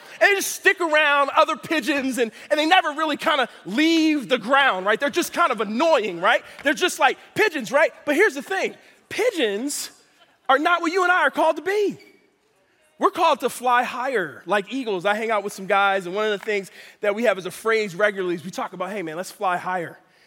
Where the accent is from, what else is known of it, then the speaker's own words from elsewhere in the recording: Philadelphia, Pennsylvania, United States; I grew up in Philadelphia. You grew up in a big city, there are pigeons all over the place.